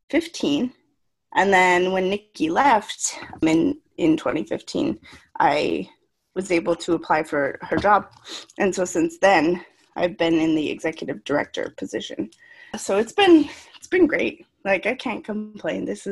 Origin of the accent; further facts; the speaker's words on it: Ishpeming, Michigan, United States; So, I am actually from Ishpeming, Michigan. I was born and raised there, and I graduated high school from Westwood High School in 2008.